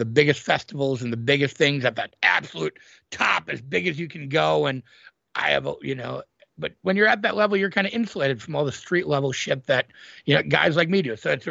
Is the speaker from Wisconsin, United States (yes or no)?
yes; Green Bay, Wisconsin, United States; now in Los Angeles, United States; I'm from Green Bay. I got on a Greyhound bus, moved to LA.